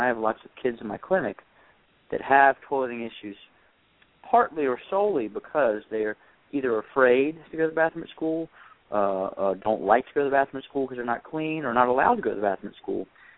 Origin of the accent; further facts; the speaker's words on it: North Carolina, United States; And I'm from North Carolina